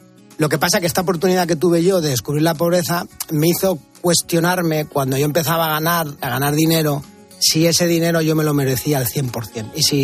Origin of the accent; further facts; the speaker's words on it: Madrid, Community of Madrid, Spain; Yo soy de Madrid